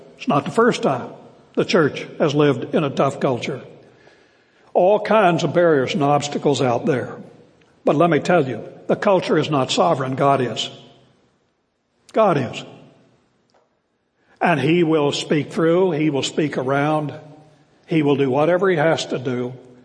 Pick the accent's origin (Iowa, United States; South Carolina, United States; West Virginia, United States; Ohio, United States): West Virginia, United States; I grew up with that very mentality. I grew up in West Virginia. And I grew up in an atmosphere in my first 7 years in Poca Baptist Church, that great metropolis in southern West Virginia